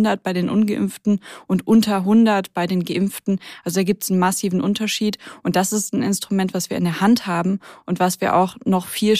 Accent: Rhineland, Germany; Ich komme aber ja aus dem Rheinland.

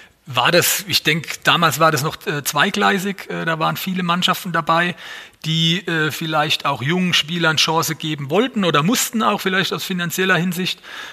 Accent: Mannheim, Baden-Württemberg, Germany; born there; für mich als Mannheimer, als geborener Mannheimer auch eine super Sache gewesen

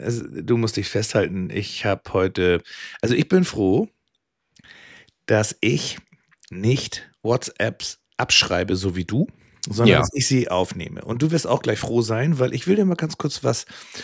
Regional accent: Hamburg, Germany; also born or lived in Düsseldorf; Düsseldorf ist war mein einziger Auslandsaufenthalt für mich als Hamburger. Während du ja mal so in London gelebt hast und in Irland, habe ich in Düsseldorf gelebt.

